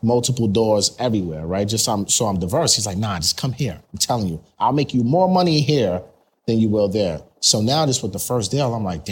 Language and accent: English; New York, United States; We're both from New York. We both live on Long Island now.